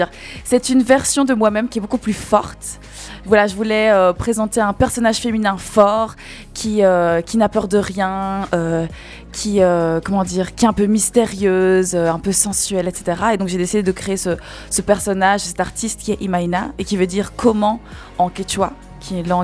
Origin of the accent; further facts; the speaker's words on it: Bolivia; French is a second language; depuis toujours en fait je chante en anglais, c'est beaucoup plus facile pour moi parce que j'ai fait l'école en anglais et j'ai grandi en Bolivie en fait